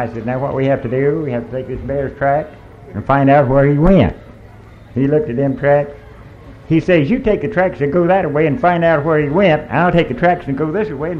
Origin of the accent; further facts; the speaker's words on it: Georgia, United States; I am from the Okefenokee Swamp, but I can't help that. I was born there in a log cabin I helped my father to build.